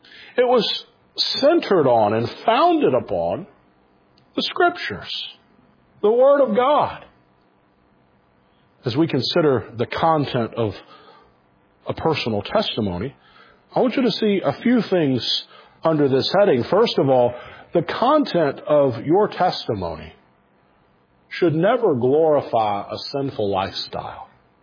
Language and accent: English; Pell City, Alabama, United States; I grew up in Alabama. just this side of Birmingham on I-20, a little town called Pell City, Alabama. It's not much there.